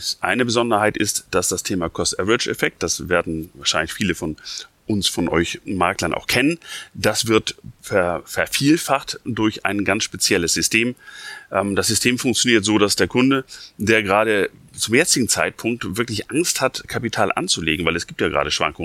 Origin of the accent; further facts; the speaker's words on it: Schleswig-Holstein, Germany; Ich komme aus Nordfriesland und da duzt man sich eigentlich quer durch die Runde.